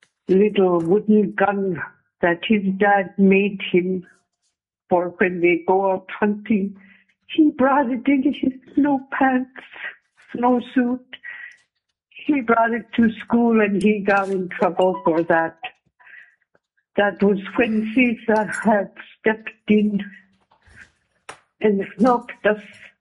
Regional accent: Alaska, United States; I'm from Congiganat. It's located southwest of Alaska.

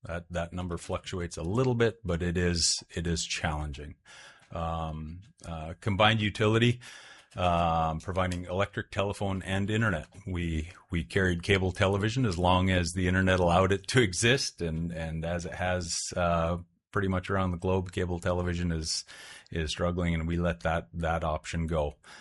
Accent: Dillingham, Alaska, United States; I was born and raised in Dillingham.

